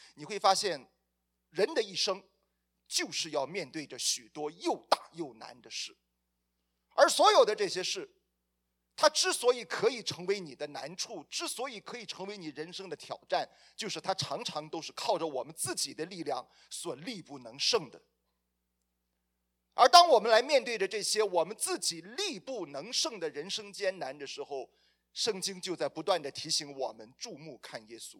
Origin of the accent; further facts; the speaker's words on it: China; 你知道作为一个中国人呢，我们很自然就想起来了兵法